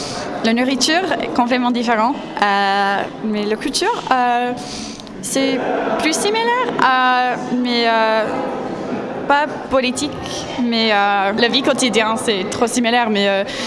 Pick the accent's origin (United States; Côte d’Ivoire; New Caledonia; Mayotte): United States; South Carolina; French is a second language; now in France; ma père est militaire, donc on n'a jamais voyagé beaucoup. Mais Caroline du Sud, c'est la réponse plus simple.